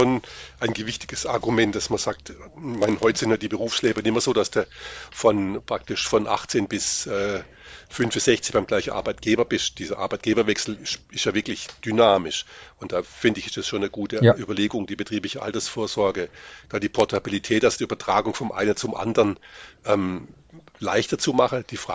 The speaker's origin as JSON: {"language": "German", "region": "Baden-Württemberg", "country": "Germany", "said": "Also ich bin ja Schwabe"}